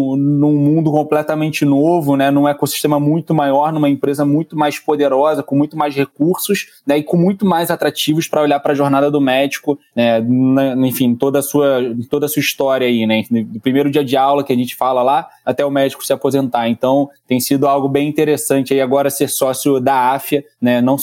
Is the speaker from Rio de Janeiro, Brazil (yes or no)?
yes; Rio de Janeiro, Brazil; Eu sou médico de formação, tenho 33 anos, sou do Rio de Janeiro.